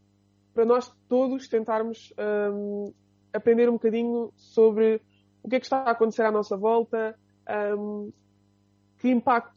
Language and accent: Portuguese; Azeitão, Setúbal, Portugal; now in Aveiro, Portugal; sou de Azeitão, que é uma terrinha perto de Setúbal. Vim parar a Aveiro porque tenho família em Ilhavo, tenho uma ligação com a cidade e decidi que queria estudar aqui.